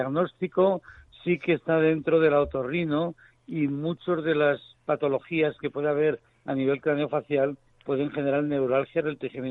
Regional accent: Jaca, Aragon, Spain; no soy de Zaragoza, de Jaca.

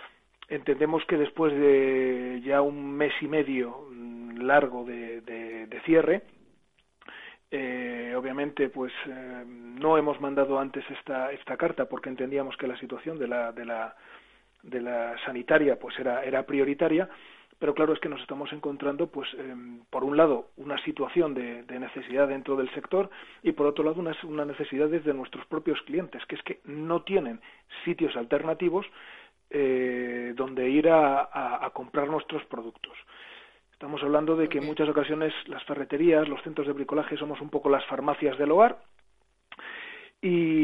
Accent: Burgos, Castile and León, Spain; Y bueno, yo en mi caso, que soy de Burgos, por ejemplo

